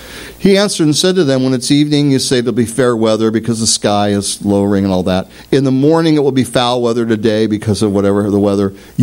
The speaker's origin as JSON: {"language": "English", "town": "Portland", "region": "Oregon", "country": "United States", "tie": "born there", "also_born_or_lived": "Medford, Oregon", "moved": "yes", "said": "I'm born in Portland. We moved out here from Medford, Oregon, and Southern Oregon in 1999."}